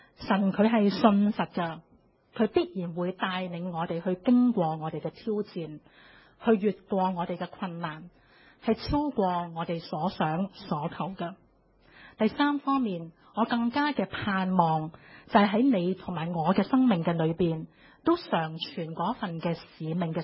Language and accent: Cantonese; Hong Kong; 即系点解有一个香港女仔无端端会走去印度，即系去做义工咁样